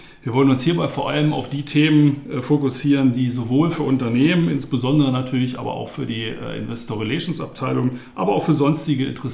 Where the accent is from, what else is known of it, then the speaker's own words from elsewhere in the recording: Lower Saxony, Germany; born there; now in Frankfurt, Germany; ich bin 53 Jahre alt, gebürtiger Niedersachse, lebe aber seit über 20 Jahren mittlerweile in Frankfurt und das auch sehr, sehr gerne.